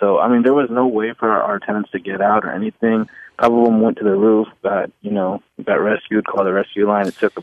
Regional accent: Clear Lake, Texas, United States; Hey, real quick, I'm from Clear Lake, but we have some rental investment properties down in Dickinson, about four houses.

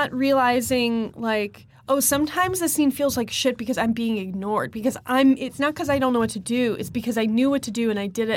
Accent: Midwest, United States; I grew up in the Midwest, oldest to two younger brothers.

